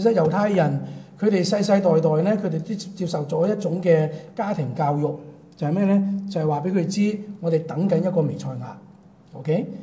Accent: Hong Kong; 我們在香港的，我們自小在香港出生，在香港長大的，我們都沒有國家觀念，對不對？我們是殖民地長大

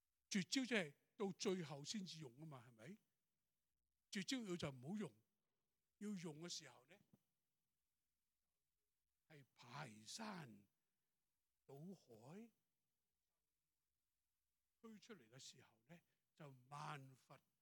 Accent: Shanghai, China; 因为我这种是海派，即是我上海人来的，很阔的

